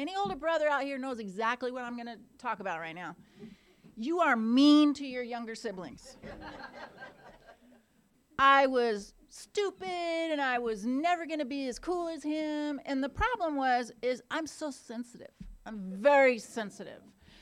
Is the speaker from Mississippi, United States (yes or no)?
no; Seattle, Washington, United States; So I was raised in Seattle, Washington by a single mother, and I have an older brother.